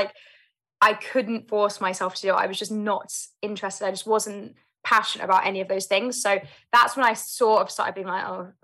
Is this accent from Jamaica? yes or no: no; London, United Kingdom; So I grew up in London, South London, born and raised, and I have three older brothers.